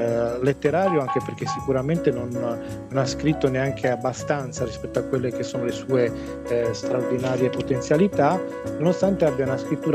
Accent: Sardinia, Italy; una storia ambientata in Sardegna, dalle nostre parti, nel Cagliaritano

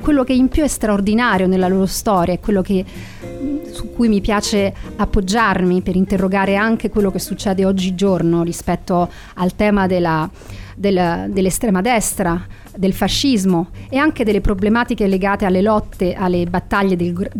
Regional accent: Rome, Lazio, Italy; accent: Roman; moved away as an adult; Io sono nata a Roma, sono partita quando avevo 21 anni, quindi la maggior parte della mia vita l'ho vissuta all'estero.

